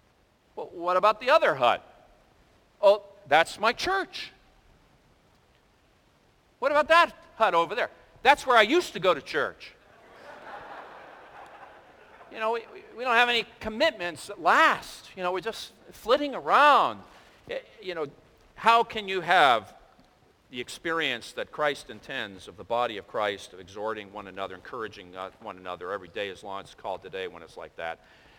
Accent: Boston, Massachusetts, United States; we just say, well, I'm from Boston. You know, that's the way we are.

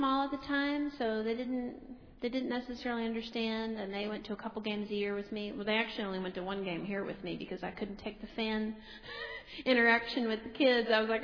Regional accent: Louisiana, United States; I'm from Louisiana, and he's from Mississippi

